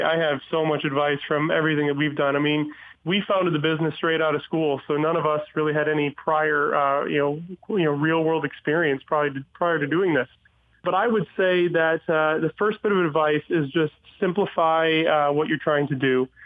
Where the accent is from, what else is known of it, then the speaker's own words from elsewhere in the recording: Michigan, United States; You know, a lot of us were born and raised in Michigan, and even the ones that weren't came here for school at the University of Michigan.